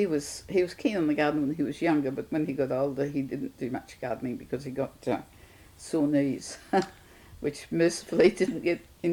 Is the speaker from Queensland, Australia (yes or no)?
yes; Brisbane, Queensland, Australia; born there; I was born in Brisbane.